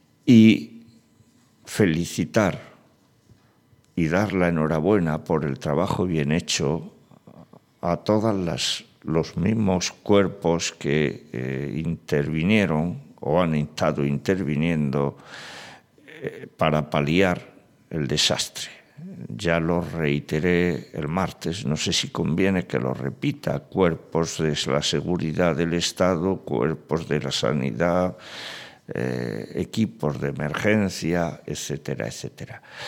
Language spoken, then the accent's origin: Spanish; Spain; Pues por eso es por lo que quiero seguir siendo español.